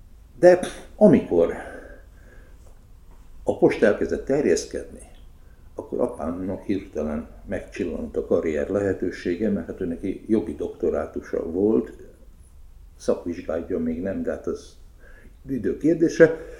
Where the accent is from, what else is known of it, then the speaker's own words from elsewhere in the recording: Kiskunhalas, Bács-Kiskun, Hungary; aztán jöttük szépen Kiskunhalas, én ott nevelkedtem föl